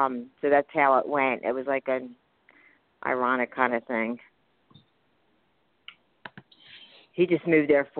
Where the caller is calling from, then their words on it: Philadelphia, Pennsylvania, United States; Oh, Philadelphia, Pennsylvania.